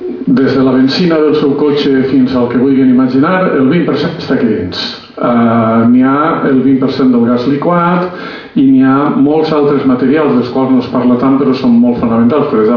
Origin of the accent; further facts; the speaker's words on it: Bétera, Valencian Community, Spain; jo soc de Bétera, un poble més o menys pla.